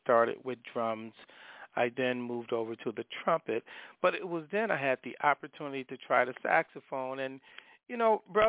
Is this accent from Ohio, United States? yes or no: no; Chicago, Illinois, United States; Well, first of all, I'm originally from Chicago. That's my base.